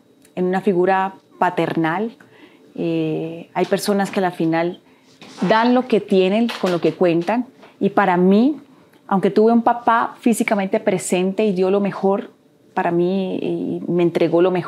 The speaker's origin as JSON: {"language": "Spanish", "town": "Cúcuta", "region": "Norte de Santander", "country": "Colombia", "tie": "born there", "said": "Yo nací en Cúcuta, es una ciudad, es frontera con Venezuela. Tuve una niñez bonita, feliz."}